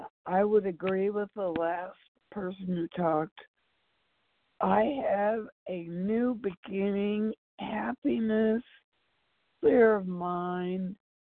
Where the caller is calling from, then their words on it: California, United States; I'm calling from California.